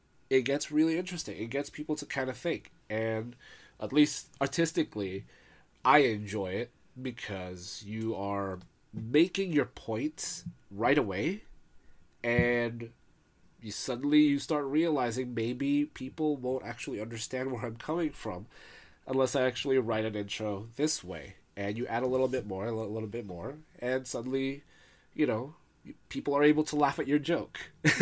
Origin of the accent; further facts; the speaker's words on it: North Hollywood, California, United States; You know, growing up in North Hollywood, everybody loved Bukowski, and I got so sick of him.